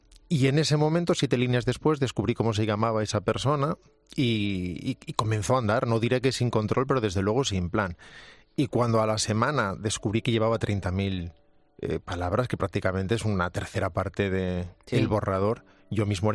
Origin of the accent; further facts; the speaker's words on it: Salamanca, Castile and León, Spain; si me preguntaran, por tanto, qué soy, diría gallego, y si me preguntaran de dónde, diría de Salamanca, porque ahí es donde he vivido los 30 primeros años de mi vida